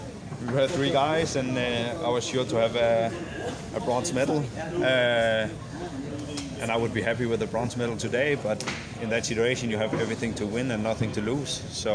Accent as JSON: {"language": "English", "country": "Denmark", "second_language": "English", "said": "I'm from Denmark, and we are used to this weather"}